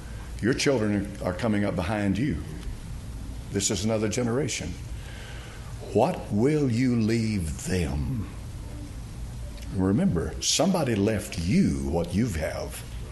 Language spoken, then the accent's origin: English; Knoxville, Tennessee, United States; born there; For I was born in Knoxville, Tennessee.